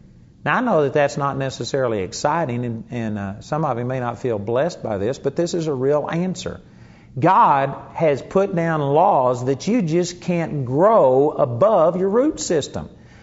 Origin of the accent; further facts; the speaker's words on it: Texas, United States; like oak tree. That's what I grew up with in Texas.